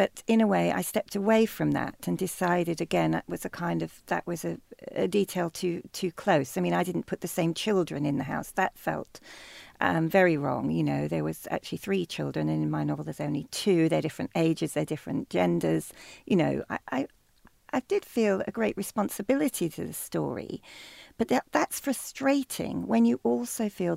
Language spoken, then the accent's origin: English; Yorkshire and the Humber, United Kingdom; now in London, United Kingdom; I was thinking of myself coming to London as a nanny, and I was from Yorkshire, so also from a rural place